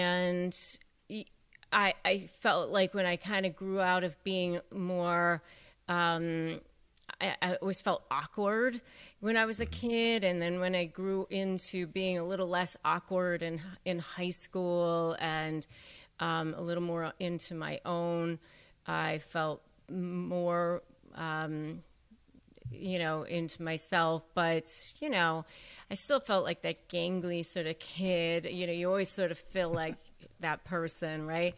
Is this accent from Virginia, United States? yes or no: yes; McLean, Virginia, United States; growing up outside of Washington, D.C. and McLean, Virginia